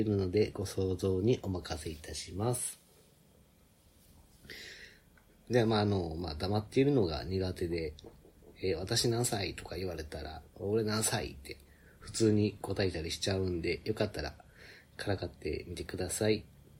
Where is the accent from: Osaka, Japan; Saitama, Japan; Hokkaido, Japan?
Osaka, Japan; accent: Kansai; 大阪生まれ大阪育ちでバリバリの関西人の … 。今は敬語なので、標準語に近い感じかなと思うんですけども、まあ、タメ口になるとバリバリ関西弁になるんで